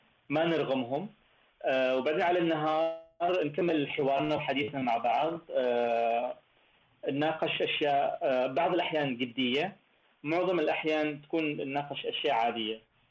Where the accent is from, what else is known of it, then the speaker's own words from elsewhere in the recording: Oman; وعندنا في عمان بشكل عام